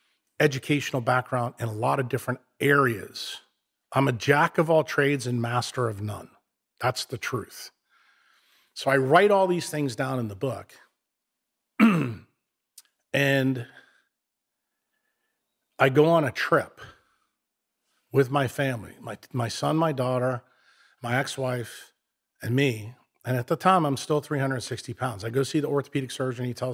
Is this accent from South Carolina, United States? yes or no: no; New York City, New York, United States; I'm from New York City. I spent my entire childhood either playing baseball, football, street hockey, or in the Museum of Natural History.